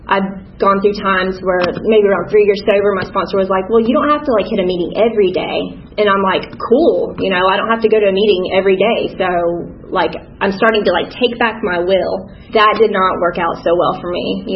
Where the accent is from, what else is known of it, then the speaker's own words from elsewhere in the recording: Virginia, United States; born there; I was born in Virginia. Let's hang out.